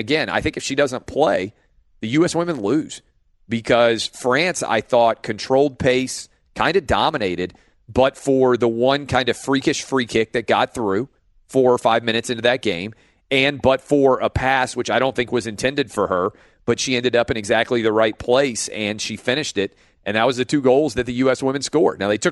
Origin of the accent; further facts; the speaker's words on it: United States; I try not to get wrapped up in the individual opinions of athletes and just root for them because I'm an American.